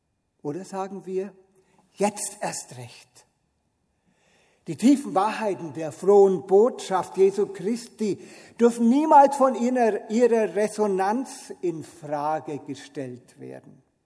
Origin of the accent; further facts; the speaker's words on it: Nuremberg, Bavaria, Germany; In meiner Kindheit in Nürnberg gab es für mich entweder Protestanten oder Katholiken.